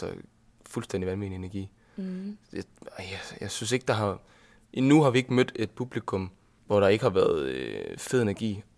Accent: Zealand, Denmark; nu er jeg fra Sjælland

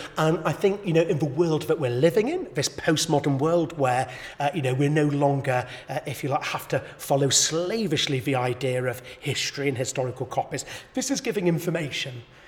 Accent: England, United Kingdom; Interestingly, we do get people from overseas who come because we are English

